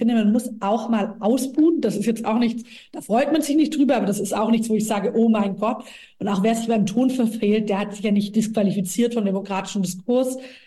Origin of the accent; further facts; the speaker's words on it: Baden-Württemberg, Germany; ich komme aus einem sehr ländlichen Gebiet, Schwäbische Alb, so mein Wahlkreis, aber mein Wahlkreis Ostalb, aber bin selbst aufgewachsen in Schwäbische Alb-Richtung und kenne ganz viele Bauern da und von, ne, auch aus der Kindheit heraus.